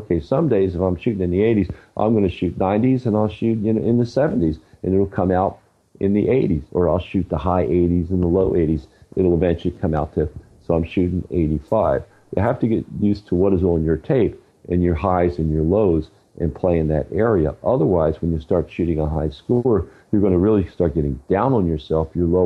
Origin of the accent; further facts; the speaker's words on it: Baltimore, Maryland, United States; now in West Coast, United States; Way back when I was younger, I grew up in Baltimore, and Baltimore Orioles used to have great teams at that time.